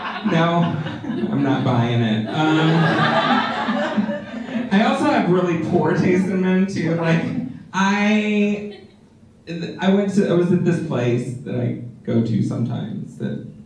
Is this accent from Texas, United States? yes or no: yes; Texas, United States; I'm from Texas originally. Thank you. Thank you. The good part. So I grew up in small town Texas